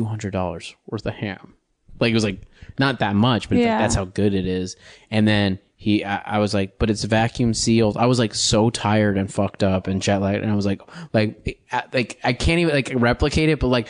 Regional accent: St. Paul, Minnesota, United States; I grew up in St. Paul, Minnesota

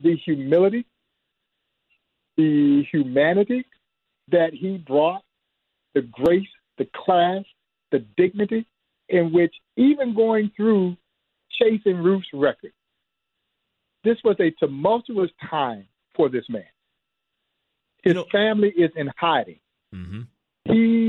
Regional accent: Crawfordville, Georgia, United States; I'm a Georgia native. I grew up in Crawfordville, Georgia, small rural town east of Atlanta, about 80 miles east of Atlanta.

